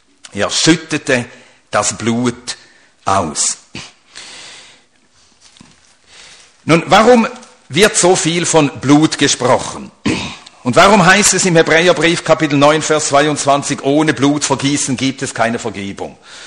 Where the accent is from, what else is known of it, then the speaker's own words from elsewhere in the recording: Sweden; first language Swedish; German is a second language; meine Muttersprache ist Schwedisch und ich rede jeden Tag Schwedisch. Mit Gott, der versteht es. Ja, ja, ich bete immer auf Schwedisch.